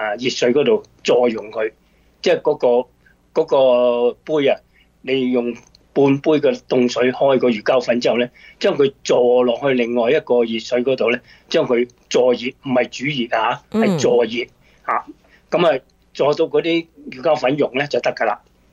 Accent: Guangdong, China; 有啲叫黃瓜啦嚇，我哋廣東人通常都叫青瓜

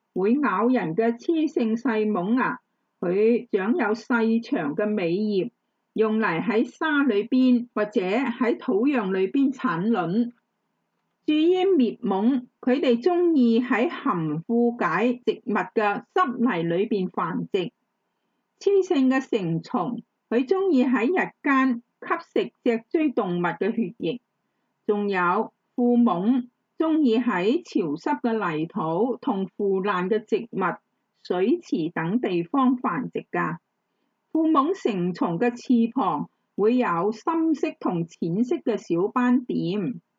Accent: Hong Kong; 我们香港人现在很喜欢北上玩乐的朋友就要小心了

